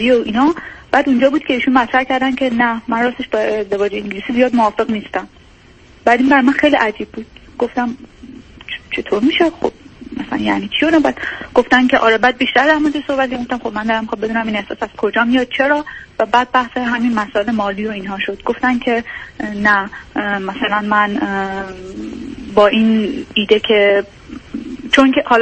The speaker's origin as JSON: {"language": "Persian", "country": "Iran", "moved": "as an adult", "said": "حدود 3 سال پیش ساکن اروپا هستم، نزدیک 10 سال که از ایران اومدم بیرون، 31 سالمه الان، و برای ادامه تحصیل اومدم، بعدشم شروع کردم به کار کردن و دیگه اینجا موندم."}